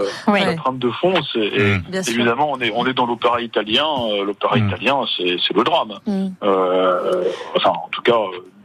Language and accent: French; Strasbourg, Grand Est, France; j'ai commencé mes études dans ma ville natale, Strasbourg, au Conservatoire de Strasbourg.